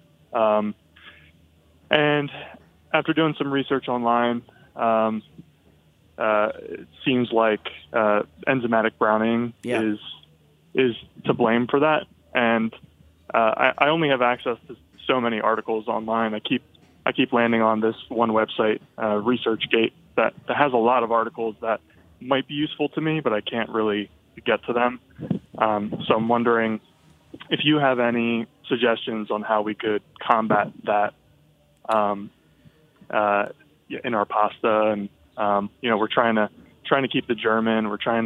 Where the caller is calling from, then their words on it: Philadelphia, Pennsylvania, United States; I'm calling from Philly.